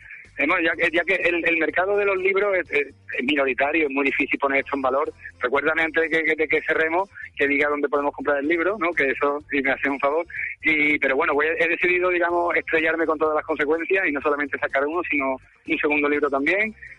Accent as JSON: {"language": "Spanish", "town": "Seville", "region": "Andalusia", "country": "Spain", "said": "teniendo en cuenta que yo soy sevillano"}